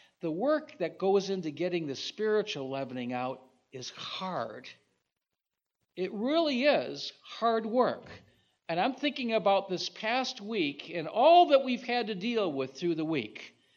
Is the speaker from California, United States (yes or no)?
no; Michigan, United States; Because I grew up in Michigan where everything, well, you cook the tar out of it.